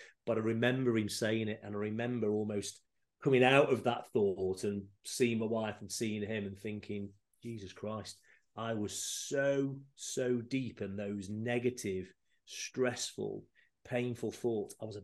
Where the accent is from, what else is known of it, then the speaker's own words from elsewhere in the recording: Newcastle-under-Lyme, West Midlands, United Kingdom; I'm originally from Stoke, Newcastle-under-Lyme, so is where before I moved to where I am now.